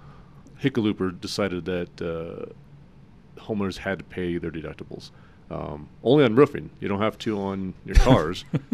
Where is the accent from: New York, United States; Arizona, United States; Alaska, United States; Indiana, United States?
Arizona, United States; Phoenix; now in Colorado, United States; I just recently moved to Colorado and was introduced to Hale, and I'm from Phoenix